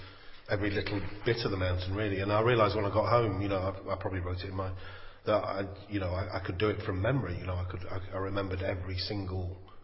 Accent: Nottingham, East Midlands, United Kingdom; Yeah, well, originally I'm from Nottingham, a city called Nottingham

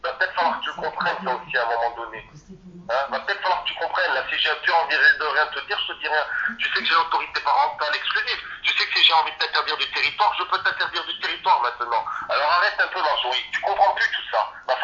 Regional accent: France; Je suis français, je suis fier de l'être.

